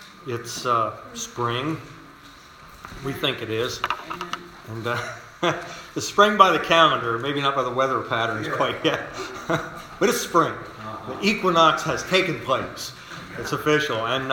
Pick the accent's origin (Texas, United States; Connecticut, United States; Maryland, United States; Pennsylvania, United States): Maryland, United States; Westminster; And I was born and raised in the country. I was born in Carroll County General Hospital in Westminster, Maryland, back in 1965. And it was a rural farming community. So I grew up around farms.